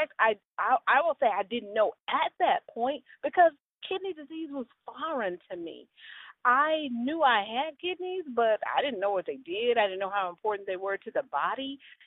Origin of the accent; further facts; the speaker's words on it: Dallas, Texas, United States; I am from Dallas, Texas, and I've spent the last 20 years traveling the globe